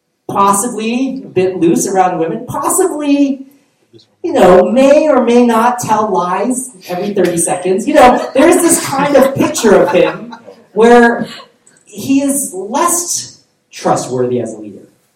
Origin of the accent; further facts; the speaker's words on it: United States; And because I'm from America, I would use our politicians